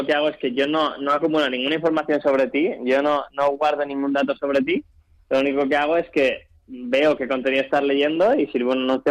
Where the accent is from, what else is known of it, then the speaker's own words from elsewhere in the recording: Málaga, Andalusia, Spain; now in Madrid, Spain; pues yo soy de Málaga, me vine a Madrid cuando empecé a trabajar